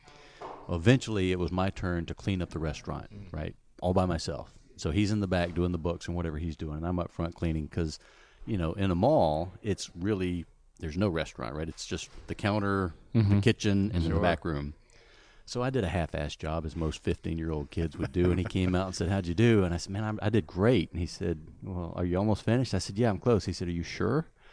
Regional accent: Alabama, United States; also born or lived in North Carolina / South Carolina / Athens, Georgia; Grew up originally in Alabama, and then I moved a couple of years to North Carolina, a couple of years to South Carolina, and then Athens, Georgia.

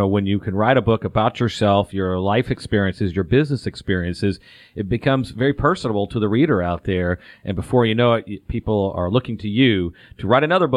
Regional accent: Atlanta, Georgia, United States; I'm born and raised in the Atlanta area.

